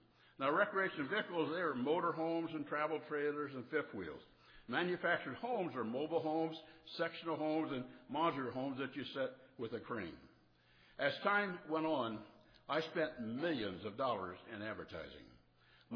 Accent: Richmond, Indiana, United States; I was born in Richmond, Indiana. Richmond, in case you don't know where it's at, it's between Indianapolis and Dayton, Ohio, right on the Indiana-Ohio line. I was raised on a farm right southeast of Richmond. Yes, I'm a country boy.

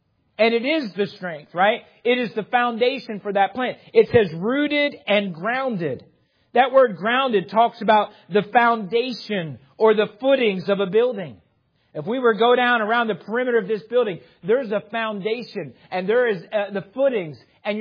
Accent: New Jersey, United States; And I'm a Yankee from New Jersey, down here with the West Virginia, respectfully, hillbillies.

